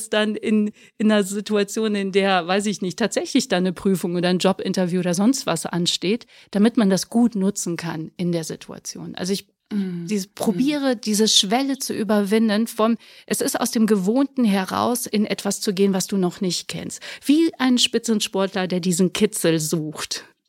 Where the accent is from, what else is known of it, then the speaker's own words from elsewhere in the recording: Poland; ich bin ja Polin, wir waren auf dem Weg nach Polen in den Sommerferien.